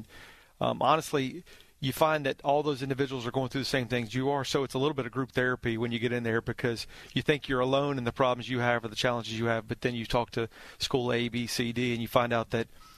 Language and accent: English; Louisiana, United States; No, I grew up in South Louisiana. Obviously, food is a big deal in South Louisiana, and I grew up in an Italian neighborhood family.